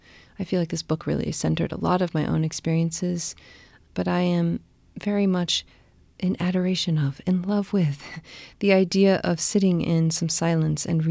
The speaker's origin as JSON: {"language": "English", "town": "Atlanta", "region": "Georgia", "country": "United States", "tie": "born or raised there", "said": "When I was growing up, I grew up in Atlanta, outside of Atlanta, Georgia, and I had family in Tennessee."}